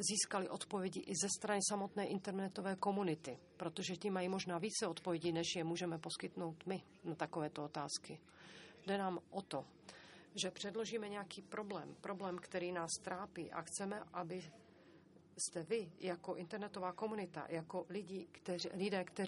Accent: United States; já jsem vyrostl v Americe, mám rád Ameriku

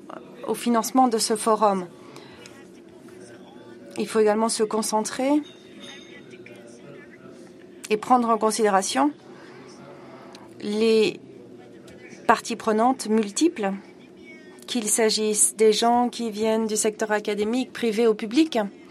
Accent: Tunisia; Je viens de Tunisie, je suis d'accord.

